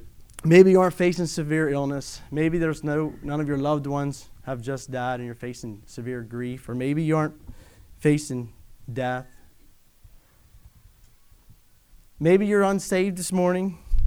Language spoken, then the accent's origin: English; United States; born there; Thanking God I was born in America. So far a free country.